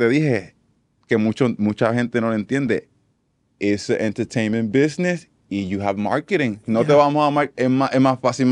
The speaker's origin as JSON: {"language": "Spanish", "country": "Puerto Rico", "said": "Yo vengo de Puerto Rico"}